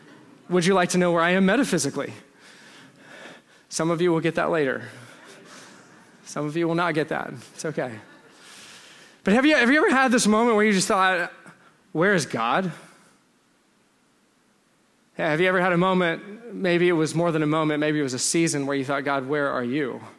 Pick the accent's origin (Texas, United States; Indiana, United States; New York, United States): Texas, United States; See, I'm from Texas, and so what I think of as a tree is a shrub for you. We have very, very short trees.